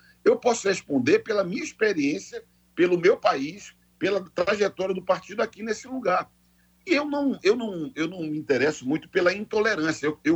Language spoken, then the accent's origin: Portuguese; Brazil; Mas o fato é que eu sou brasileiro. Eu vivo a experiência do Brasil.